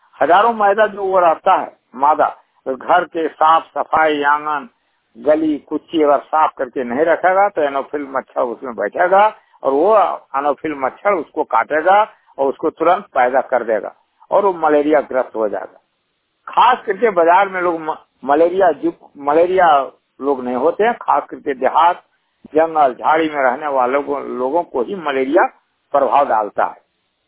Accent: Koderma, Jharkhand, India; हम कोडरमा जिला के निवासी हैं।

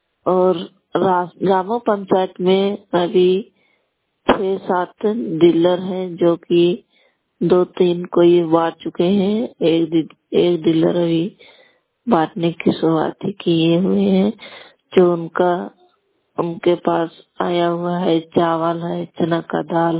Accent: Koderma, Jharkhand, India; मैं कोडरमा मोहलवानी से हूँ और ग्राम जामो

